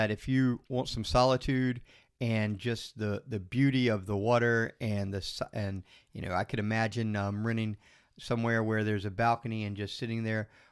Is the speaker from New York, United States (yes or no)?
no; Florida, United States; we're from Florida, where, you know, there is a lot of beautiful white sand beaches, and we're a huge tourist destination as well.